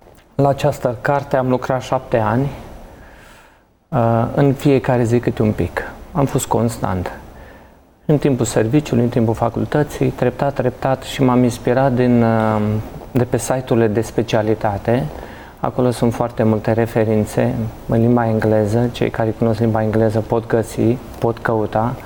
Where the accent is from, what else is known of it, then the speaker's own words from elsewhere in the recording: Iași, Iași County, Romania; vin din Iași. Acolo am terminat facultatea de biologie.